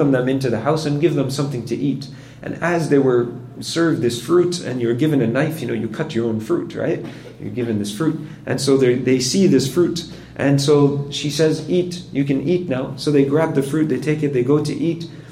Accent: Canada; accent: Canadian; I'm half Pakistani, so I'm allowed to do that, right? Just because I speak with a Canadian accent doesn't mean that, you know, I have no outside sources of culture.

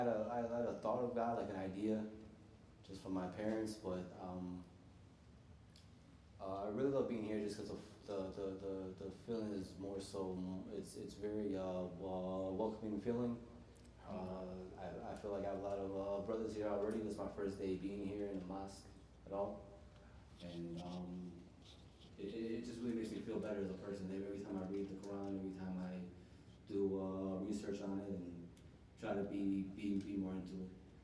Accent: Chicago, Illinois, United States; I grew up here in Chicago, more on the north side.

